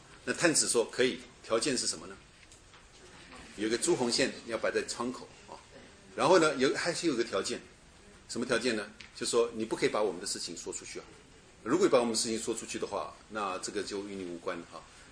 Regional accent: China; 不像我们中国人啊，你去可能校长或者是怎么样，就一直骂你的儿子

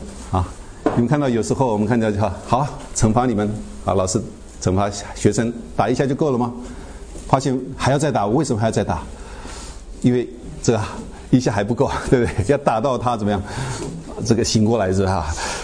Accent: China; 我们中国人最喜欢认罪啊，反省。

